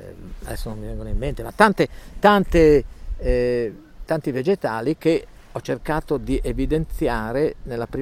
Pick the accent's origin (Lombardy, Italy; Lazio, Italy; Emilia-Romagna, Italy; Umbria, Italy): Lombardy, Italy; Pozzolengo; siamo sempre a Pozzolengo, a un chilometro dal paese, dal mio paese